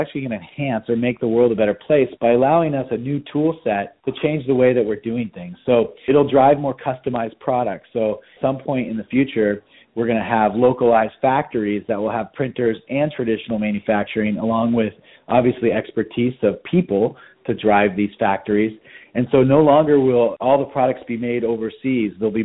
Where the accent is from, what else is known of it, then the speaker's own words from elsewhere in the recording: San Diego, California, United States; I grew up in San Diego surfing as a kid